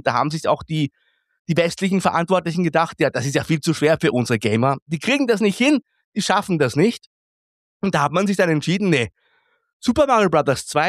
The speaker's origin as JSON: {"language": "German", "country": "Austria", "said": "Schwammerl, wie man bei uns in Österreich sagt."}